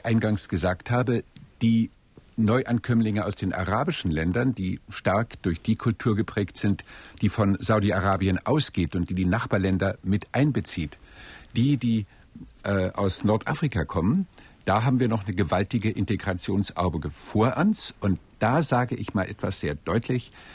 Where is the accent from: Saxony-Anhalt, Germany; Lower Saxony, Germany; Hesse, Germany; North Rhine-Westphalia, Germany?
Lower Saxony, Germany; Hanover; bei uns in Hannover